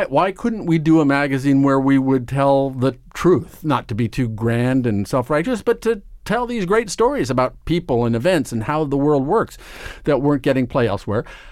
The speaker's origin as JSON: {"language": "English", "town": "Omaha", "region": "Nebraska", "country": "United States", "tie": "born or raised there", "said": "I grew up in Nebraska. I grew up in Omaha, Nebraska, and went to public high school and a very normal, lovely, trouble-free life."}